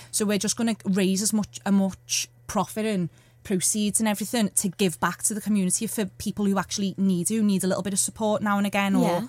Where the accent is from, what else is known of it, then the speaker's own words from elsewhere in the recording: England, United Kingdom; because she was from Canada and we're from England.